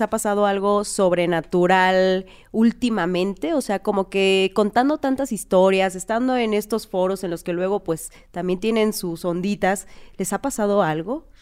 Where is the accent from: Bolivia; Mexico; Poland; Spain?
Mexico; Oaxaca; porque pues yo soy de Oaxaca.